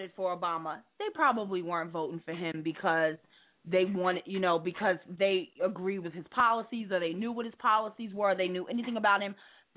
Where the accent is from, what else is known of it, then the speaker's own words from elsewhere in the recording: New York City, New York, United States; I'm sad to say that I'm even a New Yorker on this day.